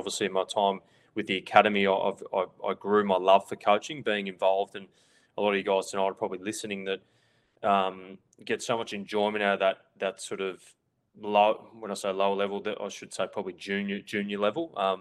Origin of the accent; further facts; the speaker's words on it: Gold Coast, Queensland, Australia; also born or lived in Melbourne; and we stayed on the Gold Coast ever since. Just such a great lifestyle in here. And I grew up here and played all my football here, and then moved to Melbourne